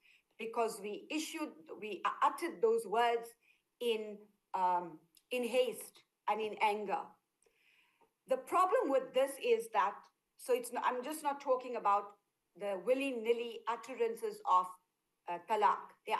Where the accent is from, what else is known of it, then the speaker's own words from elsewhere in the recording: South Africa; because we're South African citizens, we follow the South African law.